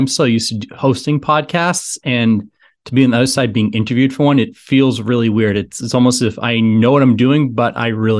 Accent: Hanover, Massachusetts, United States; I'm from the South Shore originally, from Hanover.

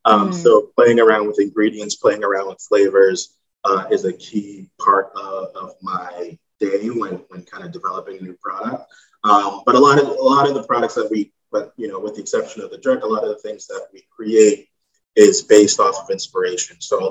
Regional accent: Massachusetts, United States; also born or lived in Jamaica; So I am from Jamaica, grew up here in Massachusetts, and knew that I could tie in a lot of the Caribbean inspiration into things like hot sauce.

